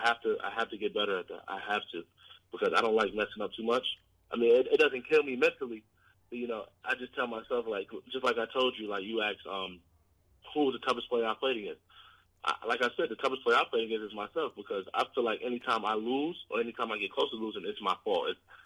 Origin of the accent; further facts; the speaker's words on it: Norfolk, Virginia, United States; born there; I was born in Norfolk, Virginia.